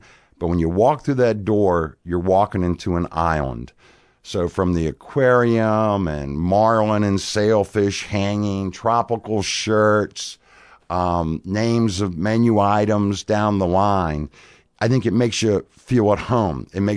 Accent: Fairview Beach, Virginia, United States; I'm originally from a little place called Fairview Beach, Virginia, King George County, the other side of Fredericksburg.

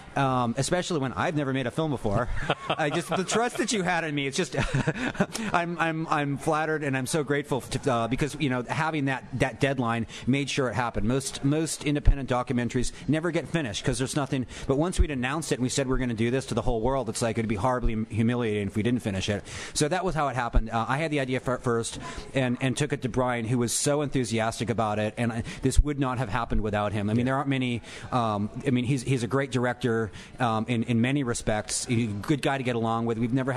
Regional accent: Charlottesville, Virginia, United States; everywhere I go, and I do travel a lot, people out, and they hear I'm from Charlottesville.

